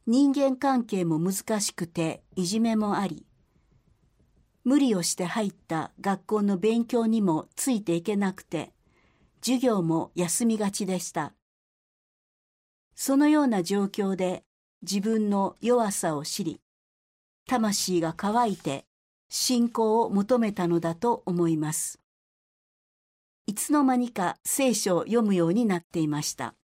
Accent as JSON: {"language": "Japanese", "region": "Wakayama", "country": "Japan", "said": "私は和歌山県和歌山市の出身です。神様のことを全く知らずに育ちましたが、高校生の時に初めて聖書を手にして、"}